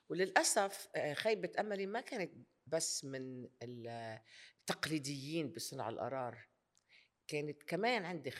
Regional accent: Lebanon; فانا لبنانيه بكل افتخار وامريكيه بكل افتخار، ما بقول انه ضروري ان اختار بين اثنين

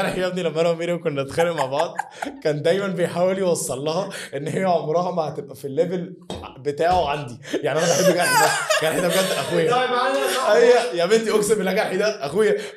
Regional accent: Port Said, Port Said Governorate, Egypt; يا عم انا بورسعيدي يا عم, خلاص بقى انا بورسعيدي

